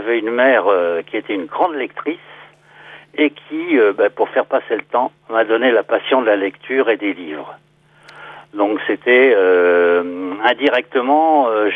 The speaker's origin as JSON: {"language": "French", "town": "Nantes", "region": "Pays de la Loire", "country": "France", "tie": "born or raised there", "said": "Je suis né à Nantes. Pour moi, c'est la Bretagne. Et je suis né en 1945 et j'ai beau faire tous les petits calculs, ça fait quand même 75 ans."}